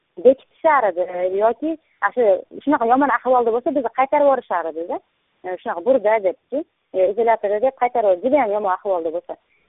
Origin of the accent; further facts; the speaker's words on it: Kyrgyzstan; Biz Qirg'izistondan, ya'ni chegaralarda